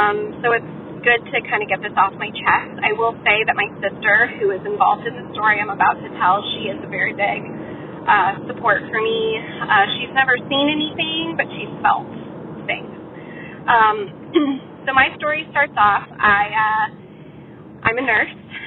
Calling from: Virginia, United States; I'm calling from Northern Virginia, D.C. area.

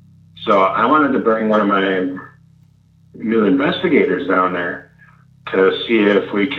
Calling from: Moorhead, Minnesota, United States; I live in Minnesota.

